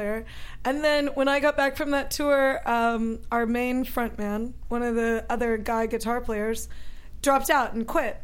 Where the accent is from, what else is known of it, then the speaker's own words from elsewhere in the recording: Texas, United States; Yes, I'm from Texas.